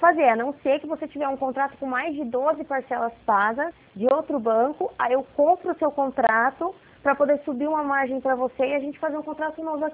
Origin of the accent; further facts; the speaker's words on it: São Paulo, Brazil; Eu sou de São Paulo.